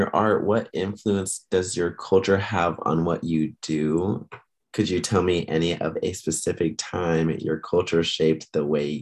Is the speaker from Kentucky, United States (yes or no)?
no; Fresno, California, United States; now in San Jose, United States; just moved here for college. That's the only reason I'm here, is from San Jose State. I'm from Fresno, if you're familiar with that.